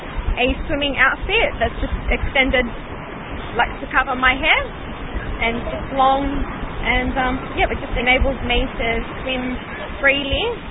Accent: Australia; Because I'm Australian and my parents are Lebanese

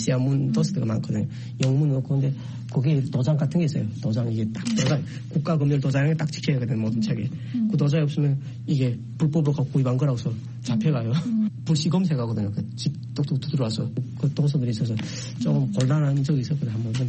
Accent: North Korea; moved away; 북한에서 왔다는 걸 숨기기 위해서

